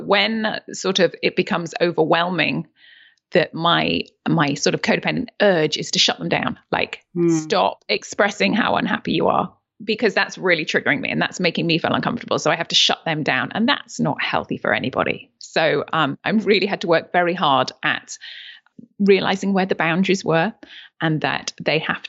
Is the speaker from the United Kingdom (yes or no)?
yes; Yorkshire and the Humber, United Kingdom; born there; I am from the UK. I was born in Yorkshire.